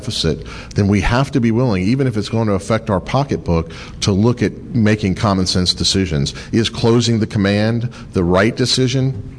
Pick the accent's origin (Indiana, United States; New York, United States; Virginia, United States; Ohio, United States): Virginia, United States; Well, I'm from the Tidewater area originally